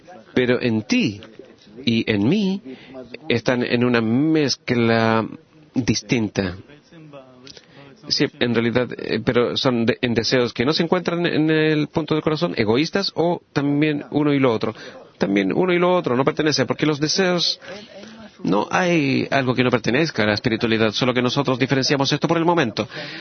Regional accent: Haifa, Haifa District, Israel; de Haifa.

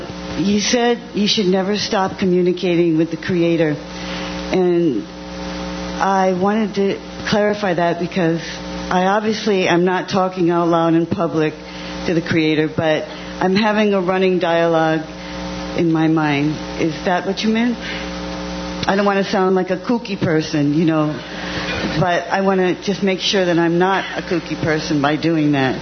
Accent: San Francisco, California, United States; I'm from San Francisco.

